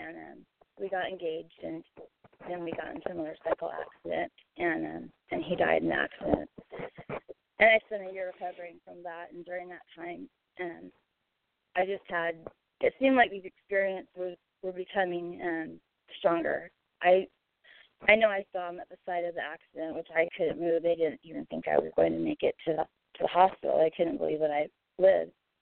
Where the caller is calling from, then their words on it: Arizona, United States; from Arizona.